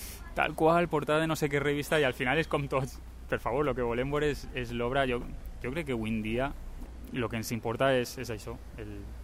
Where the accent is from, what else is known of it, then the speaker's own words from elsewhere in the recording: La Vall d'Uixó, Valencian Community, Spain; en el meu poble, en la Vall d'Uixó, hi havia falles de menudet